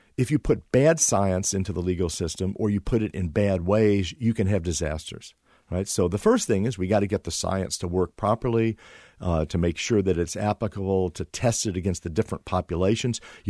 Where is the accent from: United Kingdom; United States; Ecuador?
United States; Memphis, Tennessee; Sure. I grew up in a very morally charged city. You know, Martin Luther King was assassinated there, very sadly. And my father was involved in integrating the Memphis public schools